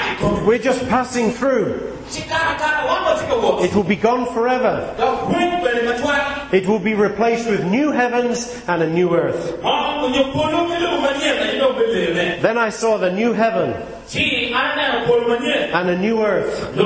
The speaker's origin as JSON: {"language": "English", "region": "England", "country": "United Kingdom", "said": "I can be a Jew even though I'm an Englishman, because I'm a Jew inwardly."}